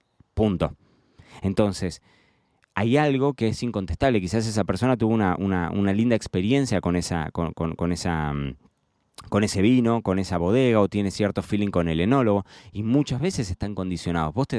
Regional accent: Argentina; Yo vengo de Argentina y esto pasa mucho en Argentina

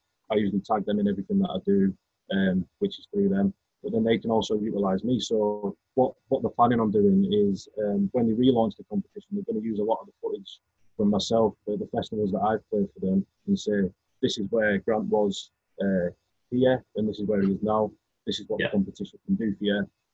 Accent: North West England, United Kingdom; because I'm from Cumbria, that's a 6.5 hour

